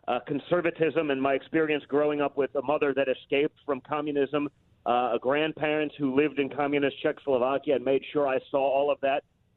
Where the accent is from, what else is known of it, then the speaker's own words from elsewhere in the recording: United States; For me, as an American, it's an amazing to watch someone who's willing to take on that establishment